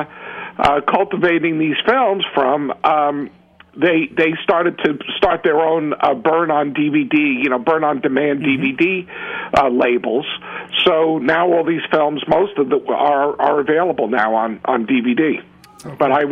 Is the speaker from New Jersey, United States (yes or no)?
yes; Englewood Cliffs, New Jersey, United States; also born or lived in Bronx, New York; I was born in the Bronx, but when I was 7 years old, my family, as well as all the other relatives, split to varying suburbs. We went to Englewood Cliffs, New Jersey.